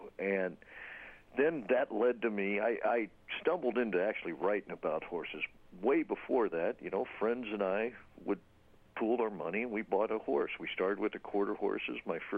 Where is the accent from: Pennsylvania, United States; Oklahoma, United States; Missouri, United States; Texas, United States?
Missouri, United States; Kansas City; We grew up in Kansas City, Missouri.